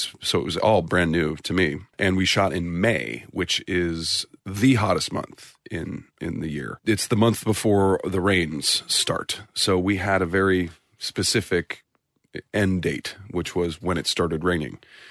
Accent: St. Louis, Missouri, United States; I'm from the Midwest. I'm from St. Louis, Missouri, and it's we have a very successful baseball team there, the St. Louis Cardinals

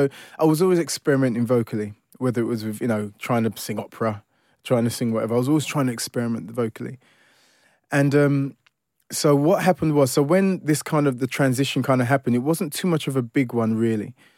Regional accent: London, United Kingdom; especially growing up in East London and having these aspirations of being a singer

